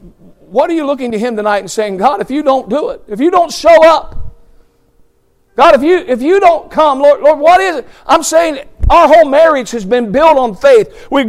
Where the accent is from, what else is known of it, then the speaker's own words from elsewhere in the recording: Ohio, United States; I grew up in Ohio. You don't eat okra in Ohio.